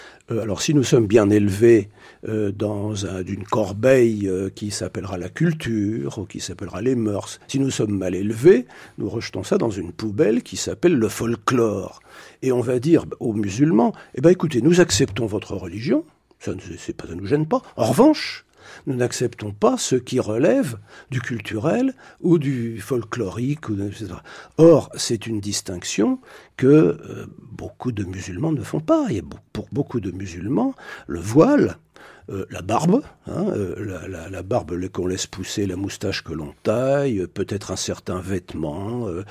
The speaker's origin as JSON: {"language": "French", "country": "France", "said": "Je dis, nous autres Françai"}